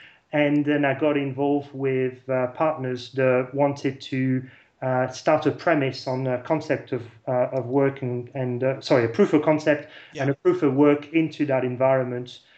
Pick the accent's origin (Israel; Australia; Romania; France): France; accent: French; also born or lived in United Kingdom; So obviously with my accent, people will recognize that I have a bit of a French accent. So I'm half French, half Brit.